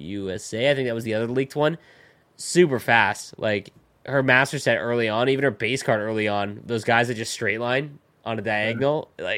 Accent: Canada; As a Canadian, like Jordan Eberle is a fine pick.

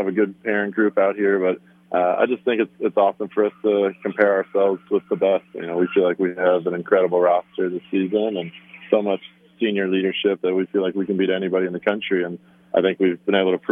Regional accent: Florida, United States; So, I'm born and raised in Florida, and I'd never left the Southeast before

